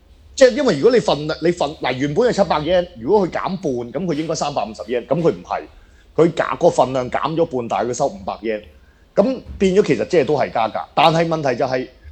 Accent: Hong Kong; 即係如果我作為香港人。

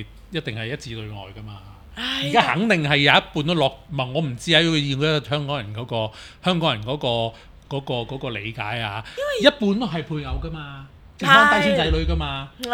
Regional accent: China; 但係可能我係中國人思想啦

